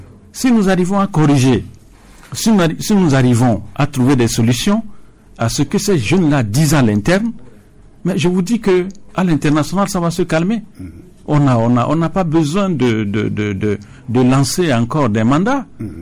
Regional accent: Togo; Mais nous sommes des Togolais. Pourquoi entre Togolais, on ne peut pas se parler?

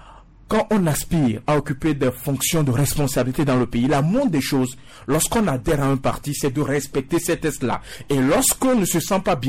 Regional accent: Togo; Et puisque nous sommes des Togolais, et puisque tout ce qui se passe sur le territoire togolais, nous concerne tous

